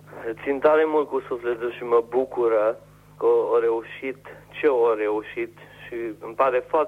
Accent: Romania; now in Karlsruhe, Germany; Eu sunt din Karlsruhe. O să am și eu o casetă de transmis. Și eu am fugit din România, fiindcă nu m-a convenit regimul Ceaușescu

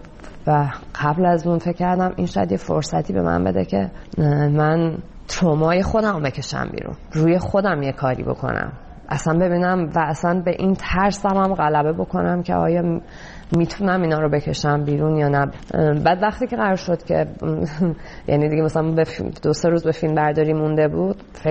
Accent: Iran; moved away; به چه دلیل من از ایران اومدم بیرون

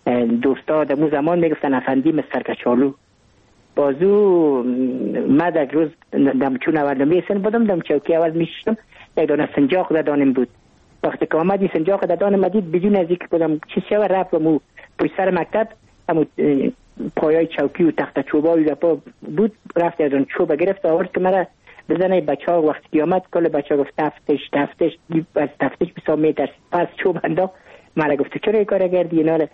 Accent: Kabul, Afghanistan; ما متولد کابل هستم، در نایه اول کابل تولد شدیم.

